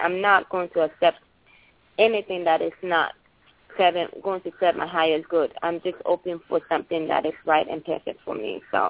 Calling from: Chicago, Illinois, United States; Chicago. Yes.

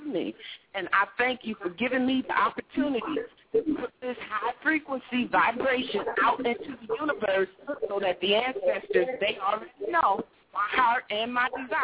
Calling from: Arizona, United States; I'm calling from Arizona Territory, and I am an avid listener.

